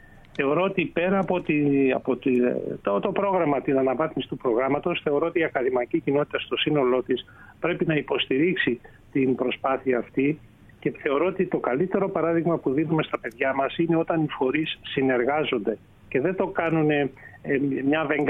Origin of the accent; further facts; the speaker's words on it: Central Macedonia, Greece; όπως εδώ στην πατρίδα μου πάνω στην Πέλα.